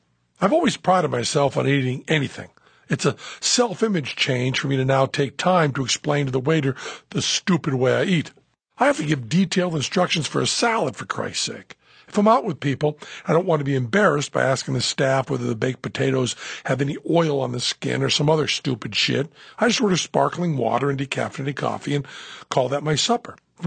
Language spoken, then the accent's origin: English; New England, United States; I'm from New England, and my parents were a generation older than all my peers' parents.